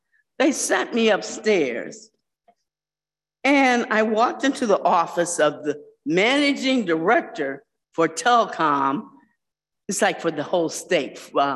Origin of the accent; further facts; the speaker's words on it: United States; Skippy, I'm an American. And I realized that's what made me American.